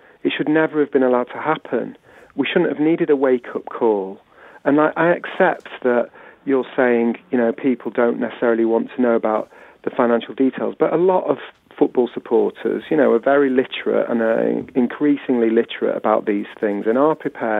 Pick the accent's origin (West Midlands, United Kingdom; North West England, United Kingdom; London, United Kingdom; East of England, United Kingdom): North West England, United Kingdom; Manchester; I've got very personal roots in Bury. You know, I'm from North Manchester, 5 miles down the road from Gig Lane, and I went to school in Bury.